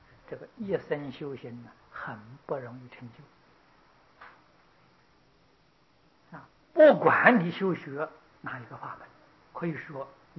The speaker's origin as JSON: {"language": "Chinese", "country": "China", "said": "我们中国人讲七情五欲"}